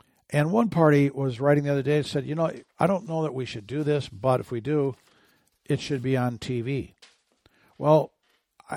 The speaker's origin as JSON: {"language": "English", "region": "Arizona", "country": "United States", "said": "so from my home state of Arizona"}